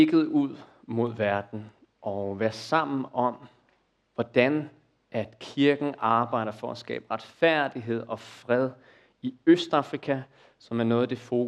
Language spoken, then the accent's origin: Danish; Copenhagen, Capital Region of Denmark, Denmark; accent: Copenhagen; Jeg er fra København.